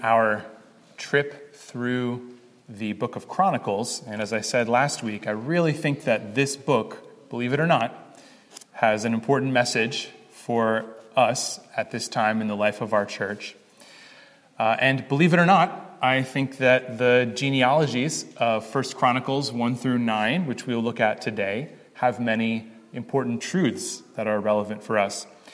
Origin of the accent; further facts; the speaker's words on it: United States; I'm an American, partly because I've kind of bounced around myself in ministry and missions and not really been rooted in one place in my adult life